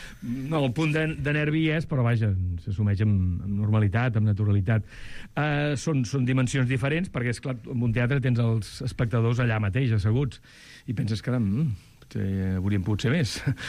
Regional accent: Vila-seca, Catalonia, Spain; quan era més jovenet, amb el grup de teatre del meu poble, de Vilaseca, el Tarragonès

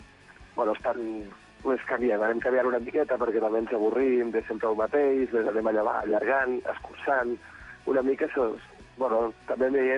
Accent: Tàrrega, Catalonia, Spain; som tots de Targa, menys un d'Igualada

